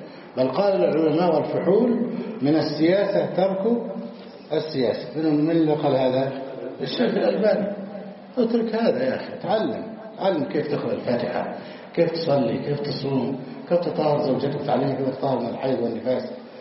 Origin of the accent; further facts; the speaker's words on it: Egypt; بلادنا مصر